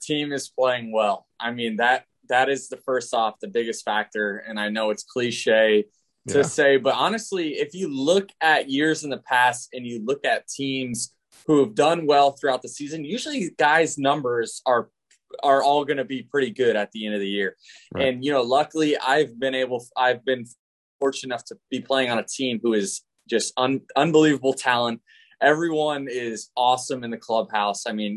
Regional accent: Florida, United States; just be in my hometown where I grew up rooting for the Rays. I'm now playing for the Rays.

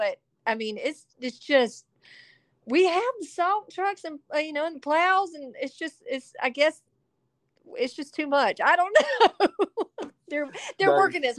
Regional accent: South Carolina, United States; now in Nashville, United States; well, I'm from South Carolina, so we don't even get snow. I mean, like, maybe once every 4 or 5 years. So, like, I'm in Nashville

